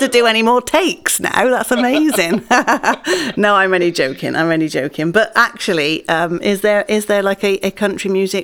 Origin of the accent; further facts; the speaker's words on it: England, United Kingdom; now in Wales, United Kingdom; I'm actually English, living in Wales